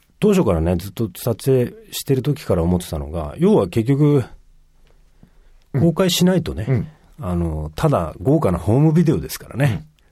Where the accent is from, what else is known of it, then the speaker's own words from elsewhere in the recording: Nagasaki, Japan; 僕は長崎出身なんですけど、